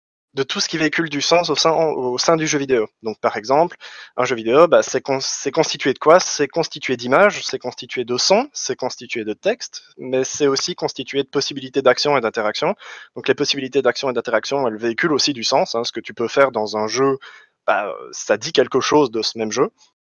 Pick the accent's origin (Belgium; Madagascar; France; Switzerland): Belgium; accent: Belgian; Oui, en effet, je suis belge. Alors j'essaye de masquer mon accent la plupart du temps parce que sinon j'ai un accent absolument horrible. Enfin, absolument horrible. J'ai un accent très marqué, en fait, une fois que je suis fatigué ou quoi, il ressort très vite.